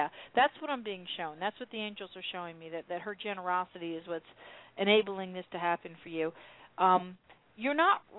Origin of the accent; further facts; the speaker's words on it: New Jersey, United States; I'm from New Jersey, and New York is underwater.